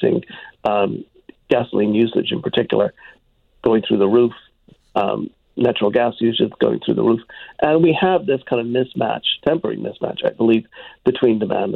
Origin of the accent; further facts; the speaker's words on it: Ireland; as you know, I'm just back from Ireland, and, you know, on the news at home